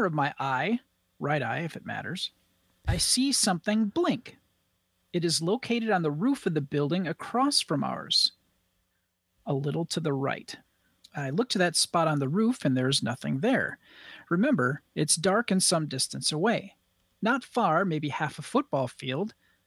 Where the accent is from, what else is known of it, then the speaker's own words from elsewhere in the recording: Wisconsin, United States; accent: Wisconsin; Vanessa was saying that my Wisconsin accent became more pronounced as the slower I talked.